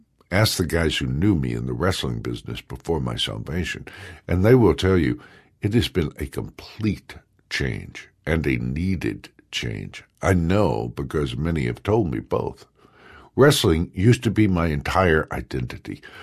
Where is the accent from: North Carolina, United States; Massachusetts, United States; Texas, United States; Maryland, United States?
Texas, United States; San Antonio; 12-year-old growing up in San Antonio, Texas, I dreamed of wrestling for a living.